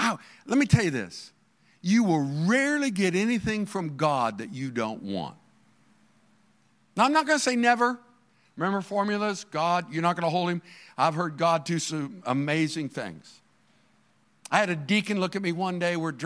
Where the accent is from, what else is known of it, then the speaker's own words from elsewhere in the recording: Fort Myers, Florida, United States; I'm from Fort Myers. We didn't have them back then